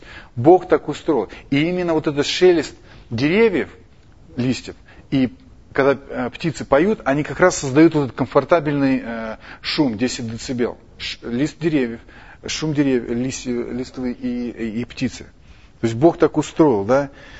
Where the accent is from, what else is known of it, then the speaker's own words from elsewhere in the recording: Moscow, Russia; И я, человек, который приехал из России, из Москвы, где постоянно дождь